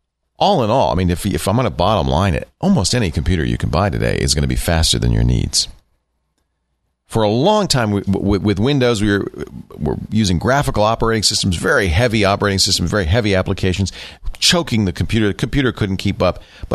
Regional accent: New York, United States; also born or lived in Rhode Island; My family's from Jersey. I grew up in New York.

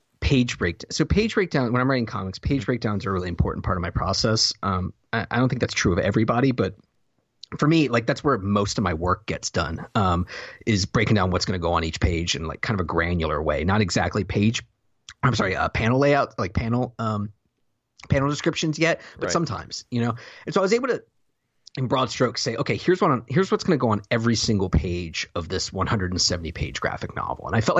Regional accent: the South, United States; I have no idea. I'm from the South, Josh.

